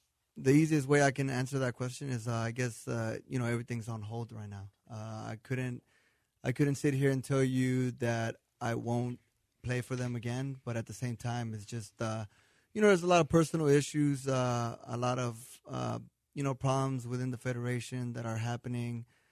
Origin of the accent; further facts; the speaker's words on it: Houston, Texas, United States; You know, I'm open to hopefully staying here in Houston. I would love to play for my hometown team.